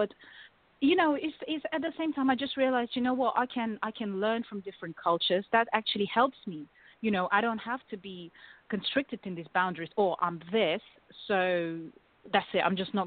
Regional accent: Russia; now in United Kingdom; Even when I came to UK, I could never, like, straight away fit in because I was coming from Russia, but then I did not look like typical Russian, and then I was a refugee.

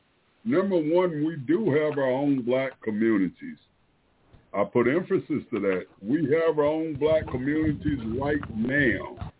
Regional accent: Delaware, United States; And Delaware is only 100 miles from Washington, D.C., and it's my hometown. It's where I was born.

